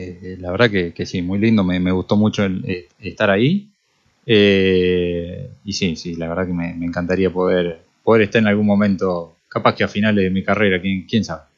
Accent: Rojas, Buenos Aires Province, Argentina; Yo soy de Roja

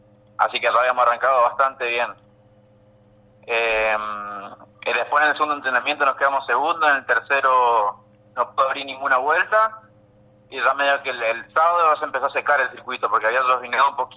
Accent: Reconquista, Santa Fe, Argentina; Reconquista Santa Fe.

